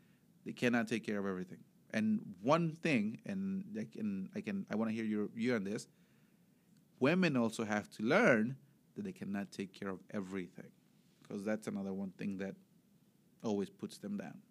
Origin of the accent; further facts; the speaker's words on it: Chihuahua, Mexico; No, I'm from Chihuahua. It's not Chihuahua. It's Chihuahua.